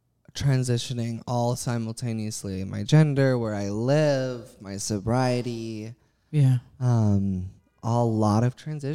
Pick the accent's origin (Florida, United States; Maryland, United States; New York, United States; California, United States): California, United States; I was born and raised in California, so.